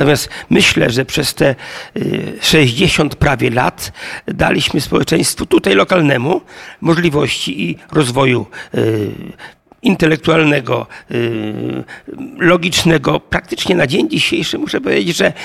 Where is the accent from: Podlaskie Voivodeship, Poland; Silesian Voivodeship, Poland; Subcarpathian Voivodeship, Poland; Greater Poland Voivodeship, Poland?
Subcarpathian Voivodeship, Poland; Przemyśl; Ja jestem z Przemyśla